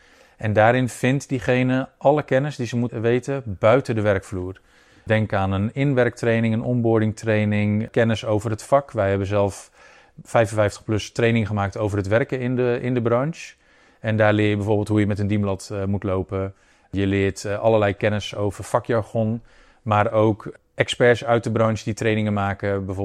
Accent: Ermelo, Gelderland, Netherlands; En ik kom zelf uit Ermelo, hier 10 kilometer vandaan.

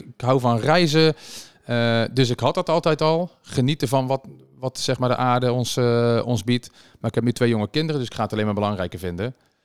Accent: North Brabant, Netherlands; now in Amstelveen, Netherlands; ik ben opgegroeid in Brabant, dus echt heel vrij in een klein dorpje. Nu in Amstelveen, vlakbij het Amsterdamse Bos, is ook lekker in het groen.

